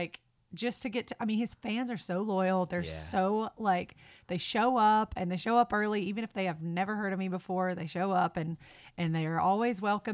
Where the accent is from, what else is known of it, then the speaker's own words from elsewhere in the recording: Nashville, Tennessee, United States; that's another thing about growing up in Nashville that I think is somewhat of an advantage or just something I try not to take for granted